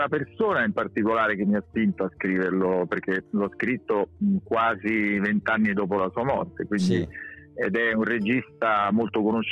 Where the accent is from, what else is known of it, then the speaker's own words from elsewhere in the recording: Rome, Lazio, Italy; noi tre figli siamo nati a Roma e rimasti a Roma.